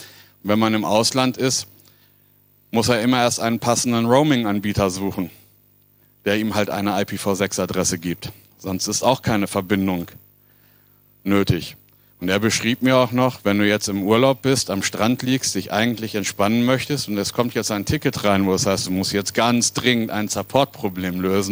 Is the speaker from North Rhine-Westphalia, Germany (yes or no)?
yes; North Rhine-Westphalia, Germany; ich komme aus Nordrhein-Westfalen